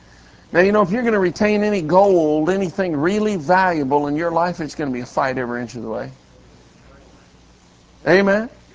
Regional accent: Colorado, United States; I'm born and raised in Colorado, so I'm not really a Yankee. I'm a Westerner.

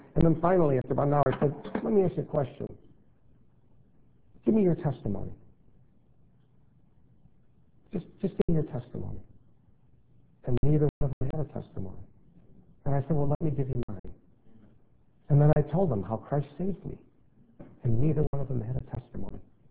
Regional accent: Poughkeepsie, New York, United States; born there; am an American. I was born in Poughkeepsie, New York. I was raised in the Roman Catholic Church.

